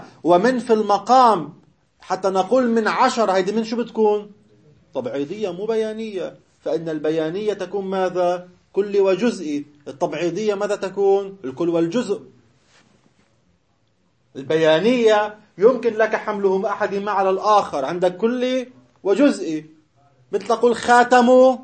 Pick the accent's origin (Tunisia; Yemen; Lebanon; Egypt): Lebanon; South Lebanon; ميسي في عنا بلبنان بجنوب خلف قريتنا بسير على حدود مع فلسطين.